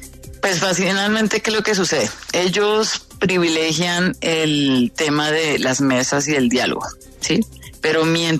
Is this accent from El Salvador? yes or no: no; Colombia; creo que eso también debe llamar la atención de todos como colombianos